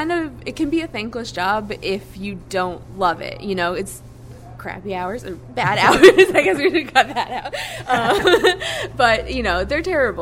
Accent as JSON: {"language": "English", "region": "Massachusetts", "country": "United States", "tie": "born or raised there", "said": "I grew up in Western Mass"}